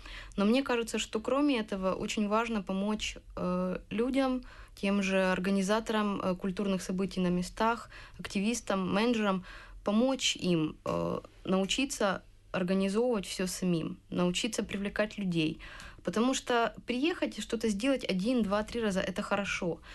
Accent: Kryvyi Rih, Dnipropetrovsk Oblast, Ukraine; Обязательно заедем в мой родной город Кривой Рог

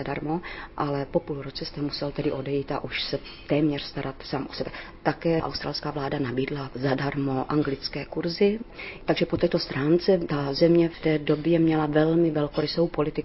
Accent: Moravia, Czechia; protože jsem z Moravy, tak já miluju lidové písničky

